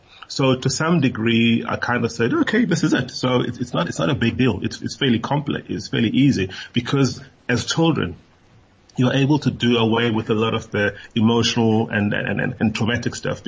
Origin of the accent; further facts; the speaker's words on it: South Africa; as a young black South African growing up in South Africa, so many of us had never left the country.